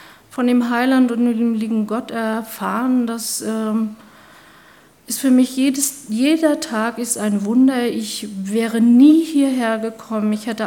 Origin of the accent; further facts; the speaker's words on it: East Germany, Germany; Ich komme aus dem Osten und da ist es überhaupt nicht selbstverständlich, dass man in einer christlichen Gemeinschaft oder in einer christlichen Familie aufgewachsen ist. Und so bin ich es auch nicht